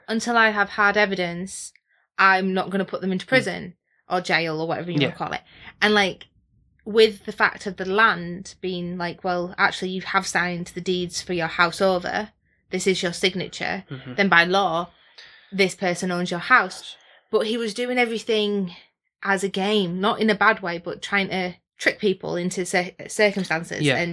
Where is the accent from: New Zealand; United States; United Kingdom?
United Kingdom; But I'm not American. I'm British.